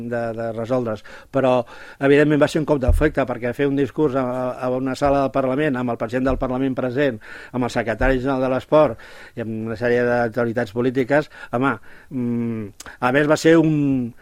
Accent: Sant Just Desvern, Catalonia, Spain; Llavors, vaig tenir la gran sort que jo sóc fill de Sant Just.

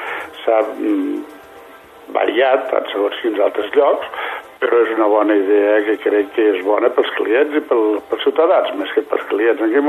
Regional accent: Lleida, Catalonia, Spain; som gent de Lleida per Lleida, som botigues portades per gent de Lleida amb propietats de gent d'aquí

